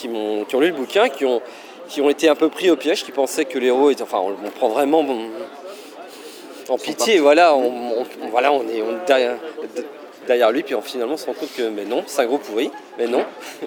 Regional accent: Pays de la Loire, France; Donc je viens d'à côté de Nantes.

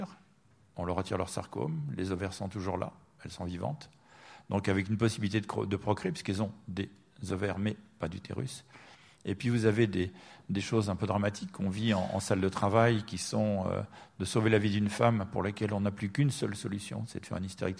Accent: England, United Kingdom; l'Angleterre, qui est mon pays d'origine

